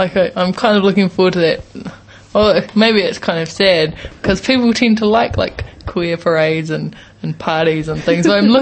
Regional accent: New Zealand; There's this mindset of growing up in New Zealand. We're so far from removed from everything that we just don't click into the way things are everywhere else, I reckon.

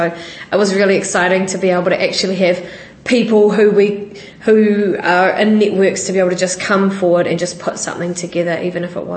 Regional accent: Wellington, New Zealand; I come from Ngāti Raukawa, and I'm a youth worker with Evolve Wellington Youth Service.

